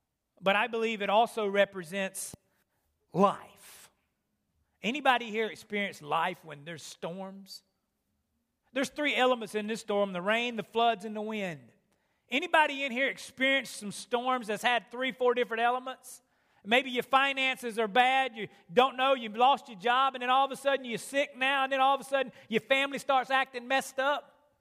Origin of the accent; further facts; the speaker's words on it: Candor, North Carolina, United States; I'm from the Sand Hills down in Candor, North Carolina. And anybody ever been there? Y'all ever seen the sand down there?